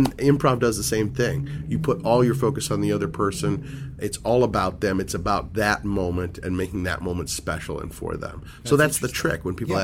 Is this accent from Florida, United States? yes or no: no; St. Louis, Missouri, United States; also born or lived in Houston, United States / Detroit, United States; We moved from St. Louis, Missouri, to right outside of Houston, Texas, then back to St. Louis, then to Detroit, Michigan, then back to St. Louis.